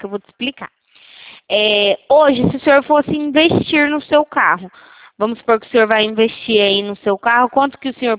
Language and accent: Portuguese; São Paulo, Brazil; eu sou aqui da Central, né? A gente fala aqui de São Paulo.